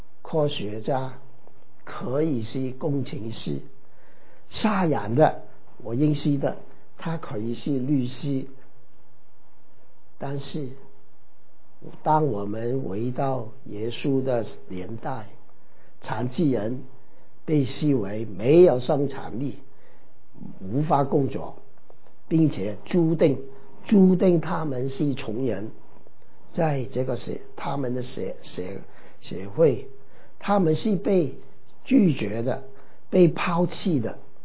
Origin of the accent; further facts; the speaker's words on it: China; 我们彼此请吃饭是我们中国人正常的做法，没什么错。